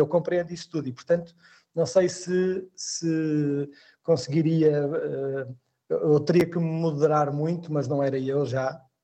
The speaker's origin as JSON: {"language": "Portuguese", "town": "Porto", "region": "Norte", "country": "Portugal", "said": "eu sou do Porto, eu nasci na Sé do Porto, nunca vivi na Sé, mas nasci na Ordem do Terço, na Sé."}